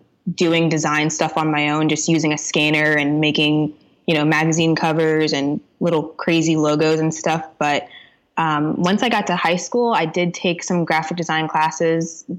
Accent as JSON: {"language": "English", "town": "Orlando", "region": "Florida", "country": "United States", "tie": "born or raised there", "said": "I grew up in Orlando, Florida. That's where I currently live too. So born and raised, a true Floridian."}